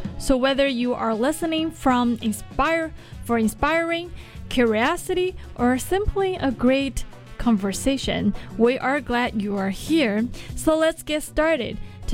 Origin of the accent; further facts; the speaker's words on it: China; and I don't know, because I'm from China.